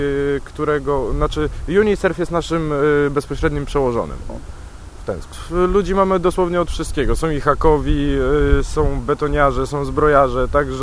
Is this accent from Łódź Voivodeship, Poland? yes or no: no; Świnoujście, West Pomeranian Voivodeship, Poland; My akurat jesteśmy ze Świnoujścia